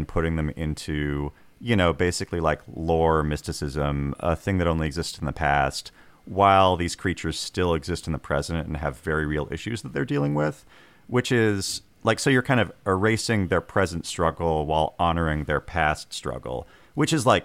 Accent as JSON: {"language": "English", "town": "Tulalip", "region": "Washington", "country": "United States", "tie": "born or raised there", "said": "growing up on the Tulalip Reds, it's like I would hear Sasquatch stories from like elders."}